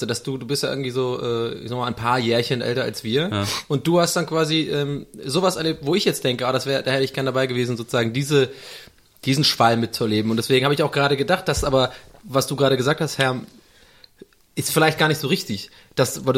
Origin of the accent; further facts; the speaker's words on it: Tübingen, Baden-Württemberg, Germany; immer auf dem Weg zur Schule. War nämlich ein, bei uns in Tübingen so ein Computerladen